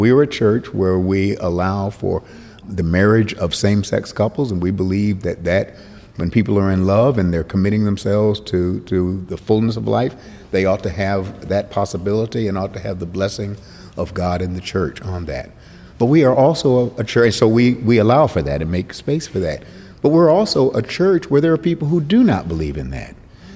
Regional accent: United States; I can't enter into that. I really can't, because I'm an American.

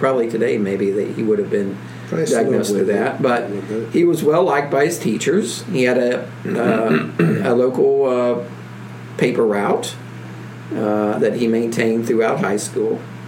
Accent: Appalachia, United States; I'm Appalachian. I was born Appalachian.

